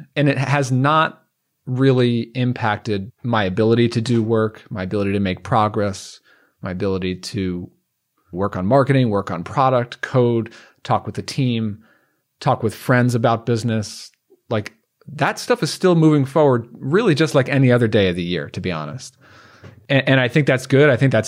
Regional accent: New York, United States; especially in New York, which I'm from New York and I feel it just like everybody else

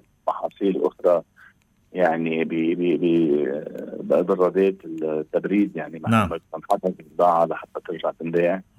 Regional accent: Beqaa, Lebanon; المصانع الغذائية عندنا بالبقاع

